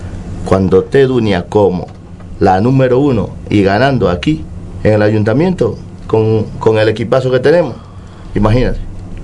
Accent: Dominican Republic; now in Morro Jable, Spain; Soy dominicano, pero resido aquí desde el año 2004. Pero directamente en Morrojable, directamente en Morrojable todo el tiempo.

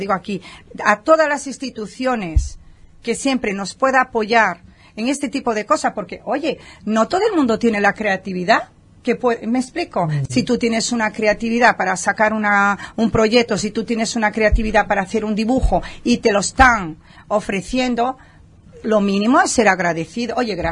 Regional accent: Moscoso, Galicia, Spain; En mi pueblo sí. En mi pueblo, en Galicia, en Moscoso, ¿verdad? Allí me conocen mucho y saben de dónde vengo también

